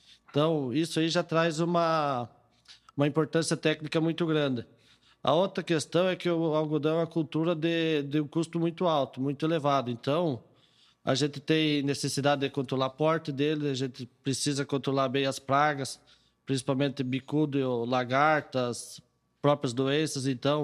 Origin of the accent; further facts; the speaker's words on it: Rio Grande do Sul, Brazil; now in Piauí, Brazil; sou gaúcho, mas fazem 8 anos que eu resido no sul do Piauí.